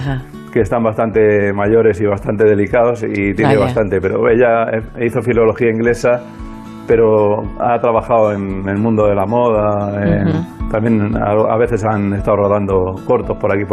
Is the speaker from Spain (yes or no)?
yes; Málaga, Andalusia, Spain; also born or lived in Madrid; yo soy de Madrid, pero realmente nací en Madrid, porque mis padres vivían en Málaga, se fueron a tener al niño en Madrid, que estaba la familia, y se volvieron a Málaga, y yo nací realmente debajo de la farola de Málaga